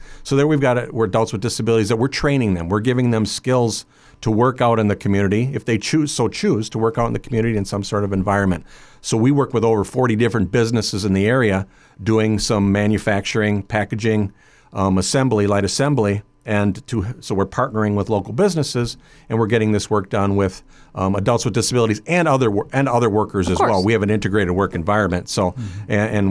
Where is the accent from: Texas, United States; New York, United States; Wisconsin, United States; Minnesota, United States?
Wisconsin, United States; Wauwatosa; now in La Crosse, United States; I grew up in the Milwaukee area, Wauwatosa.